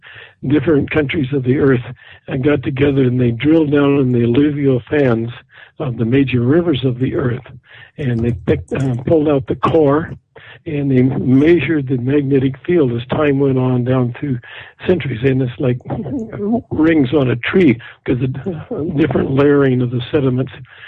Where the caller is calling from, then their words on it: Las Vegas, Nevada, United States; I'm calling from Las Vegas, Nevada.